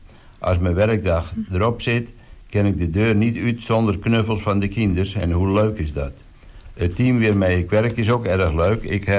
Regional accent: Texel, North Holland, Netherlands; Ik ben op 17 november 1999 geboren op Texel.

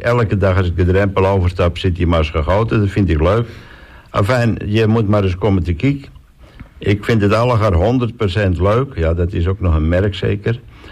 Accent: Slootdorp, North Holland, Netherlands; En ik ben opgegroeid in Sloodorp, dat is een klein dorpje in de kop van Noord-Holland.

